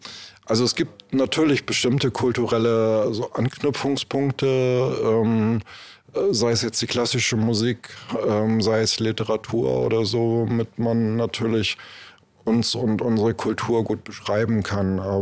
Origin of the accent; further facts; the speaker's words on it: Kiel, Schleswig-Holstein, Germany; dass ich jetzt ausgerechnet als Kieler, wo es doch der Heimathafen ist